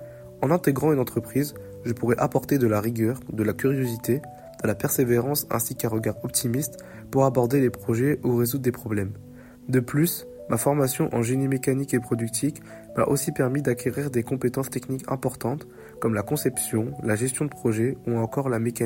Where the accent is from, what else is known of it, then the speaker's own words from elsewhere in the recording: Poitiers, Nouvelle-Aquitaine, France; j'ai 19 ans et je suis natif de Poitiers.